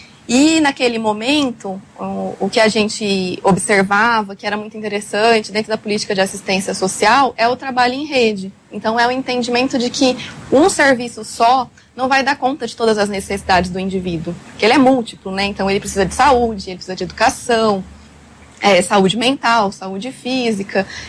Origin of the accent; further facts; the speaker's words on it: Votuporanga, São Paulo, Brazil; moved away as an adult; now in Londrina, Brazil; Votuporanga, lá no noroeste paulista. Vim para cá em 2012 e aí depois de formada fiquei.